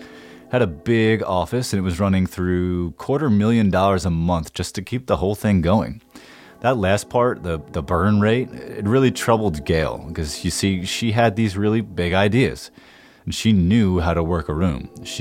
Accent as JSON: {"language": "English", "region": "New Jersey", "country": "United States", "said": "That causes serious rubbernecking, and we're from New Jersey."}